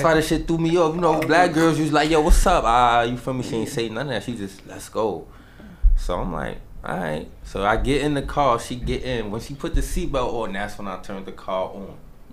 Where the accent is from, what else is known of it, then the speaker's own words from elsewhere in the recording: New York, United States; I'm from New York.